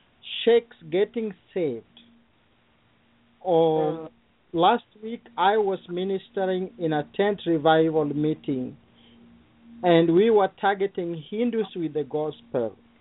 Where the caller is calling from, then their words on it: Kenya; English is a second language; And I am calling from Kenya.